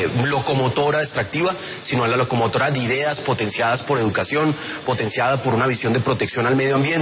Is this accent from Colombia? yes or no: yes; Colombia